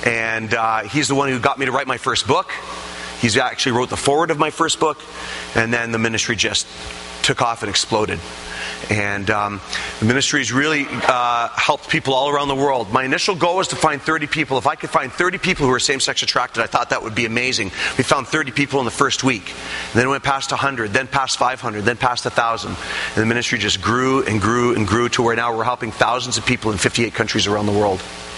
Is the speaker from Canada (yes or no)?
yes; Eastern Canada, Canada; I'm a Canadian evangelist of a small little church in Eastern Canada